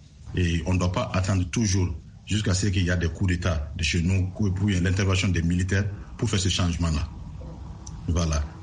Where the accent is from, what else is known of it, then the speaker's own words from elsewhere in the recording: Mali; plus précisément en tant que Malien, que c'est des leçons à prendre ici.